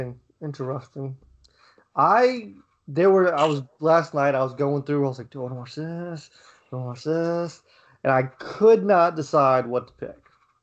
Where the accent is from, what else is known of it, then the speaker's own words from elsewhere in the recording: East Coast, United States; I prefer West Coast rap over East Coast rap. And I'm from the East Coast.